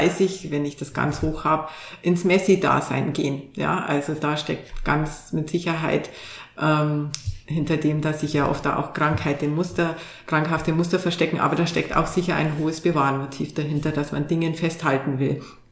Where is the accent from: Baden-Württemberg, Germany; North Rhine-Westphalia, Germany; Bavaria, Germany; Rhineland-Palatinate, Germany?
Bavaria, Germany; Also ich komme selber aus Bayern und da bewahrt man sehr die Trachtenvereine zum Beispiel